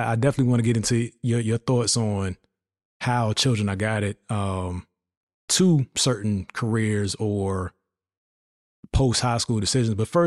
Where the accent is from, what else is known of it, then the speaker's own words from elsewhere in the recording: Virginia, United States; I'm from Virginia.